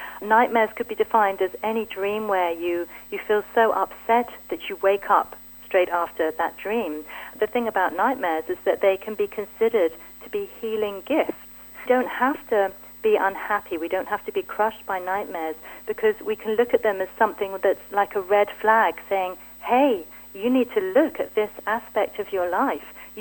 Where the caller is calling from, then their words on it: Germany; Well, I'm calling you from Germany today. That's where I'm living at the moment.